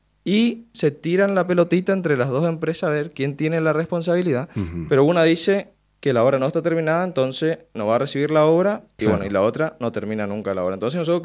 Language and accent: Spanish; Santo Tomé, Corrientes, Argentina; nosotros somos ciudadanos de Santo Tomé y vemos la problemática